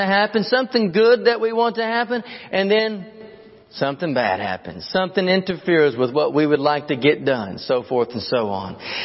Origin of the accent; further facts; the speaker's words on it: Glasgow, Kentucky, United States; I'm originally from Kentucky. I was raised in Glasgow, Kentucky. And before we lived there, though, we lived just right outside of Glasgow in a place called Goodnight.